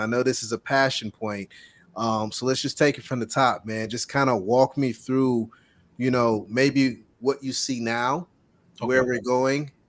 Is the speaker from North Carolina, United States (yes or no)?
yes; North Carolina, United States; I grew up in North Carolina. We do basketball up here.